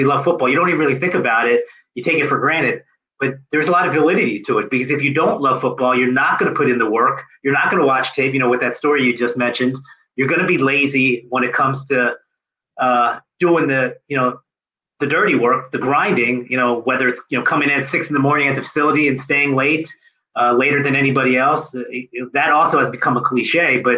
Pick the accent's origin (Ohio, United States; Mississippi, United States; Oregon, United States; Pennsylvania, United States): Pennsylvania, United States; Philadelphia; You know, I'm from Philadelphia, and Ben Simmons made a lot of money